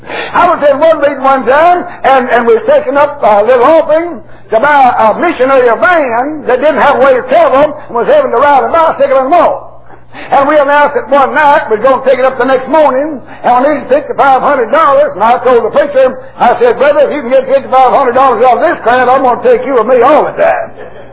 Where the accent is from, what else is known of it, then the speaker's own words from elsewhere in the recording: United States; born there; I was born in America.